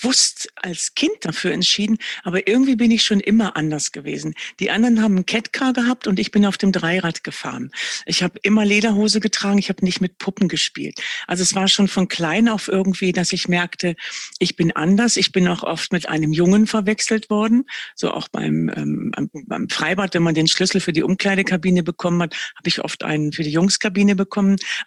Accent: Verden an der Aller, Lower Saxony, Germany; Und zurzeit lebe ich ja wieder in meiner Heimatstadt. Das ist Verden an der Aller und gehe so die alten Straßen der Kindheit zwischendurch

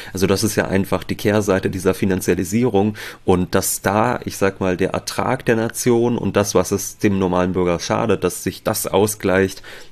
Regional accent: Germany; Also das ist ja einfach jetzt so als ein Deutscher, der sich noch ein bisschen in Geschichte auskennt

